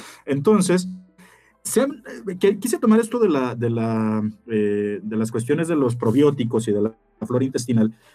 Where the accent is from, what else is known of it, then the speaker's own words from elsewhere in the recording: Mexico; Y nosotros como mexicanos, si tú nos estás escuchando en otro país, pues bueno, primero que nada, saludos hasta donde nos estás escuchando